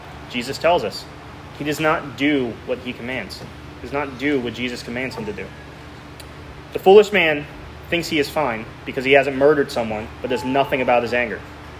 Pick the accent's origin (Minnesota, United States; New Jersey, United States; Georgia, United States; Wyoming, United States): New Jersey, United States; I'm from Jersey, so this resonates with me a lot. You're New Jersey, literally anywhere you are, you're always within like an hour of the beach.